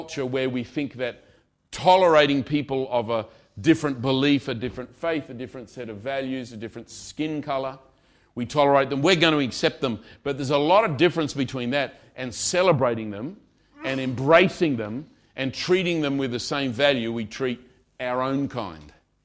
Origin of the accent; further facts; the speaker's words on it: Australia; As an Australian, I find it funny.